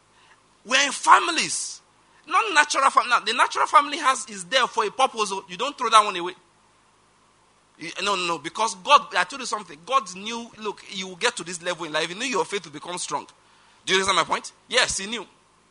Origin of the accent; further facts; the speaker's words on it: Ondo, Nigeria; I'm from Mondo State. My father was from Owo. My mother from the same place.